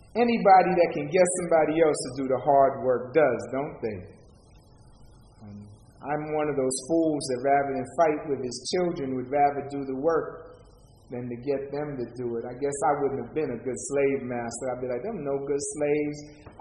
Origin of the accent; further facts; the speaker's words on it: Manhattan, New York, United States; I'm from Manhattan Island, and they sure enough had Africans building the canal on Canal Street